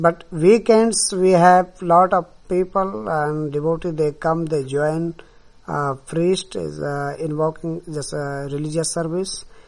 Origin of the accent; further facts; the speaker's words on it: India; English is a second language; I am From India, I am a Hindu priest. I am minister in the temple.